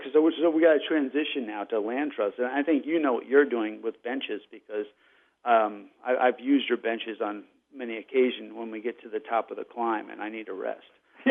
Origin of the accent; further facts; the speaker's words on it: Redding, Connecticut, United States; And he came from my hometown of Reading.